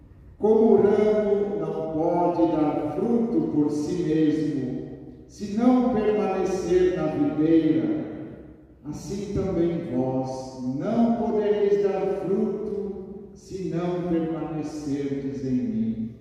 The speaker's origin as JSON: {"language": "Portuguese", "region": "Rio Grande do Sul", "country": "Brazil", "also_born_or_lived": "South Korea / São Paulo, Brazil", "said": "sou brasileiro, gaúcho, missionário da Consolata."}